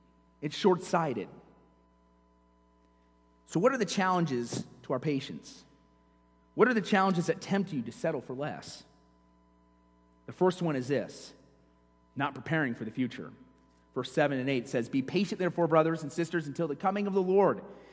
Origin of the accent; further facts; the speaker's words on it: Iowa, United States; I grew up in Iowa, and no, I wasn't a farmer. As I said before, when the winds were in the east, it smelled pretty bad because I was by a farm.